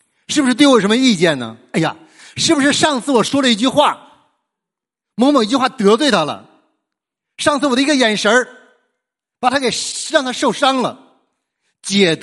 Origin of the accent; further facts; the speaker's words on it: Northeast China, China; 你知道我们东北人呢，东北人厉害。